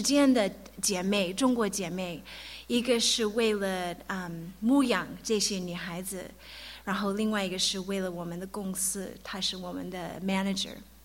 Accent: United States; Chinese is a second language; now in Tianjin, China; 我们两个都是在中在美国出生长大我们刚到中国的时候我可能好几就是一句话也说得不太好然后我也没有机会可以去上学所以我的汉语都是在跟朋友在一起学的

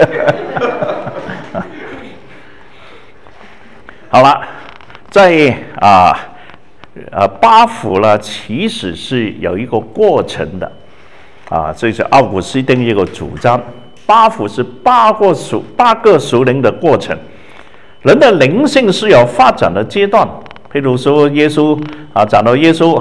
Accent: Hong Kong; 我说我没有喝过党的奶水我是香港长的海外

